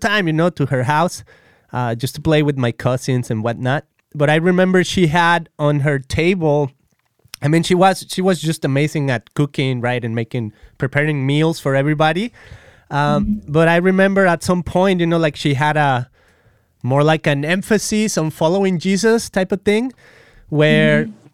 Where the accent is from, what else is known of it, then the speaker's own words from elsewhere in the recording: Guadalajara, Jalisco, Mexico; So I'm from Guadalajara, yeah. Mexico, and it's kind of like central Mexico and to the west.